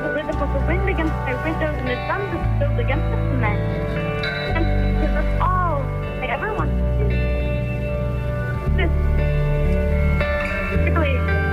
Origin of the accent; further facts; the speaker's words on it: Portland, Oregon, United States; Oregon, but I love the Pacific Northwest.